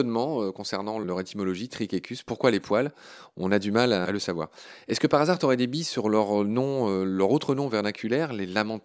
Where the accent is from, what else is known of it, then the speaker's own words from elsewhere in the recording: Guadeloupe, France; j'allais dire, chez nous, en Guadeloupe